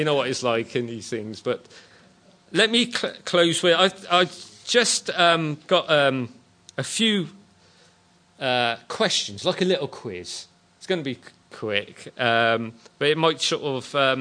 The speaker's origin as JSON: {"language": "English", "town": "Bristol", "region": "South West England", "country": "United Kingdom", "said": "I probably got that pronounced wrong because I'm from Bedminster, but can't say anything foreign"}